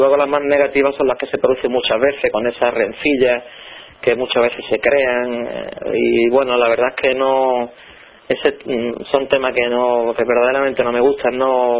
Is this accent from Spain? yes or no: yes; Ceuta, Spain; yo nací en Ceuta y sigo viviendo en Ceuta